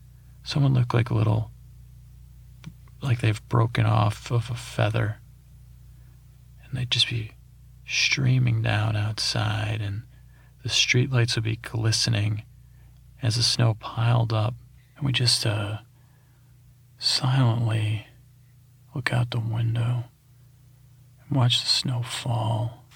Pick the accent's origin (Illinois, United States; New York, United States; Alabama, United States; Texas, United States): New York, United States; Syracuse; I grew up in Syracuse, New York. Most of you, some of you know that, some of you don't.